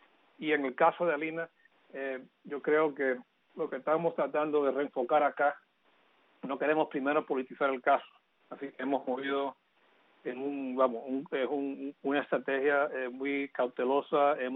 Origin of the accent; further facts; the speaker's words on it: United States; born there; yo nací aquí en Estados Unidos, de padres cubanos, pero de acuerdo a la ley cubana, yo viajo a Cuba y en ciertos casos me pueden considerar cubano